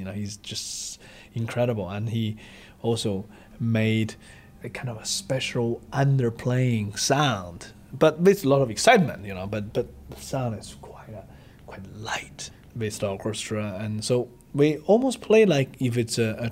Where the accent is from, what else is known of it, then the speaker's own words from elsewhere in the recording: Philadelphia, Pennsylvania, United States; And I think, as a Philadelphian, we are very, very honored